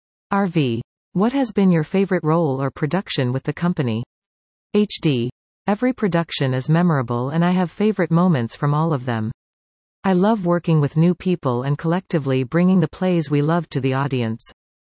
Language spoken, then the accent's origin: English; Barrie, Ontario, Canada; I moved back to my hometown of Barrie and was working for a few different theatre companies